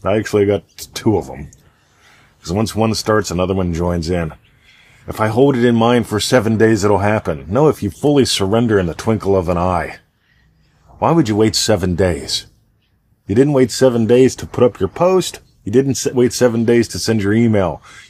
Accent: Pennsylvania, United States; back in the old country, I grew up in Pennsylvania, and the worst driving conditions were something called black ice.

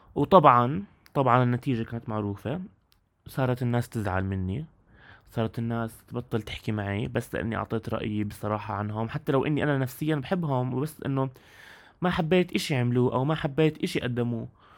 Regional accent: Amman, Amman Governorate, Jordan; كيف انا شاب من عمان عم بصارع فكره تكوين العلاقات والصداقات مع الناس هون

